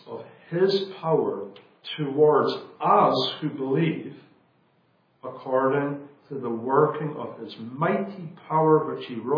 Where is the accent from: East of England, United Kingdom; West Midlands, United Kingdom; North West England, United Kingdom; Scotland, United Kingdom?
Scotland, United Kingdom; I'm from Scotland, she's Dutch